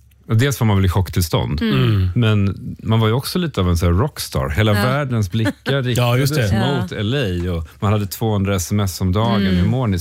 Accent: Sweden; now in United States; när man är utlandssvensk så har man ju verkligen ansträngt sig för att det här ska vara ett trygg plats för barnen

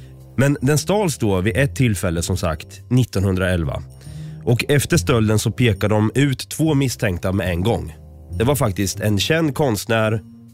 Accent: Norrköping, Östergötland, Sweden; Jag är ju själv från Norrköping

